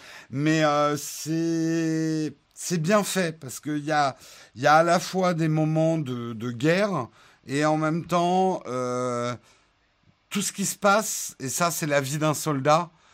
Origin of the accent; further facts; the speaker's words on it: Paris, Île-de-France, France; Ouais, on est des Parisiens, donc on brunch.